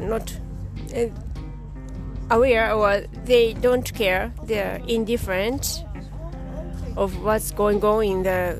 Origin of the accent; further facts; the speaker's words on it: Japan; English is a second language; from Japan.